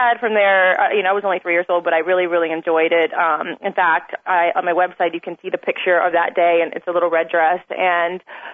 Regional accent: Key West, Florida, United States; I'm from Key West, Florida, so they have every year local beauty pageants.

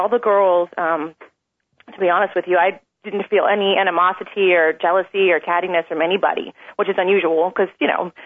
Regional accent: Key West, Florida, United States; I'm from Key West, Florida, so they have every year local beauty pageants.

